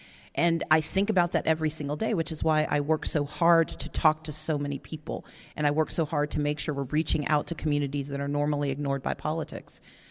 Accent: Mississippi, United States; I do know how to shoot. I'm from Mississippi.

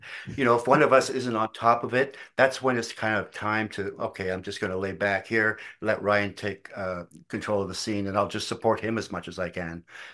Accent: Canada; sometimes I think they get very insecure about just the wealth of talent in a country that, yes, we were big, but we don't have the population the States has.

